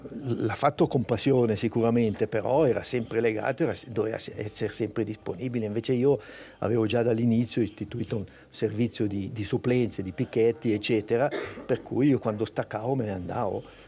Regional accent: Faido, Ticino, Switzerland; io sono nato e cresciuto a Faido e ad Alpe, ecco.

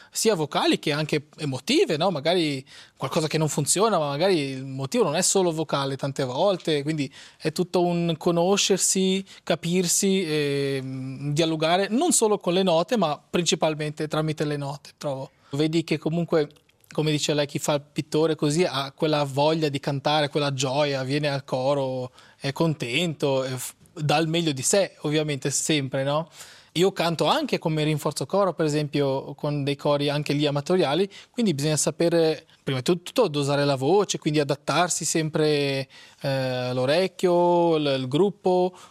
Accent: South, Portugal; moved away; siccome io vengo dal Portogallo, loro hanno proprio piacere di andare in Portogallo, ecco, andremo nel paese in cui sono cresciuto, non sono nato lì, ma nella regione in cui sono cresciuto, il sud del Portogallo.

